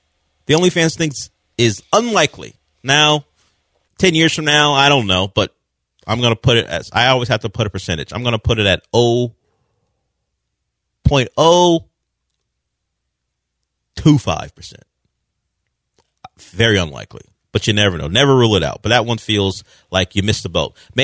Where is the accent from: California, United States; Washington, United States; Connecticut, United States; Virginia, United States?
California, United States; Long Beach; now in League City, United States; Like, I'm from Long Beach, California. I'm not going to say I'm from L.A. I was born in Daytona Beach. I'm not going to say I was born in Orlando.